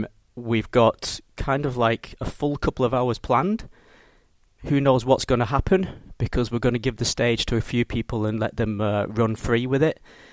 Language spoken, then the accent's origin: English; North West England, United Kingdom; I'm English. I'm from Britain. Apologies if you don't understand my accent. I'll try and tone it down a little bit. But I'm from the Northwest